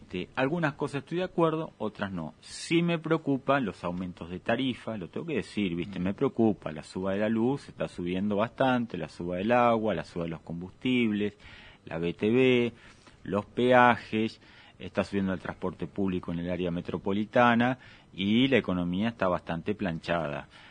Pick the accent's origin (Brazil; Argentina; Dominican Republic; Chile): Argentina; Buenos Aires Province; nosotros somos bonaerenses